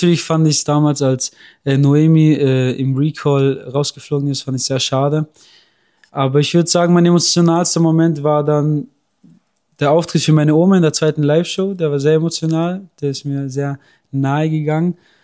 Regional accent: Bregenz, Vorarlberg, Austria; Ich bin in Bregenz geboren und aufgewachsen, 23 Jahre lang.

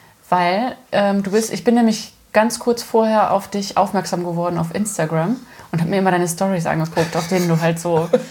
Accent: Neroth, Rhineland-Palatinate, Germany; Zu erzählen, dass ich aus der Eifel oder aus Neroth komme.

